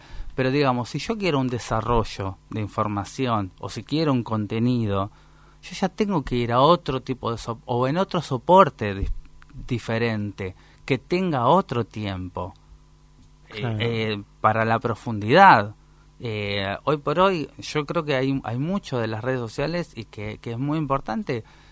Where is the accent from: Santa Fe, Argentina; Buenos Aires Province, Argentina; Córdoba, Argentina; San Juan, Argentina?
Buenos Aires Province, Argentina; Longchamps; Después yo soy, digamos, de Longchamps, del conurbano.